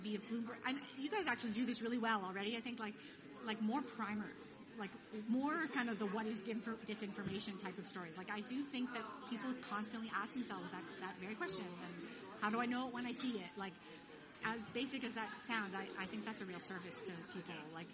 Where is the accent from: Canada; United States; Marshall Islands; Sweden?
Canada; moved away; I'm Canadian, I'm from Canada originally